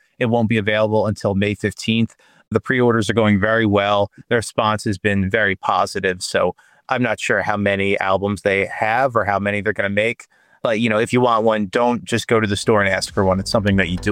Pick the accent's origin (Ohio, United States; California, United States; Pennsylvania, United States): Pennsylvania, United States; So I was born and raised in Delaware County myself. I can say over the years, I've personally developed a sense of Delaware County pride.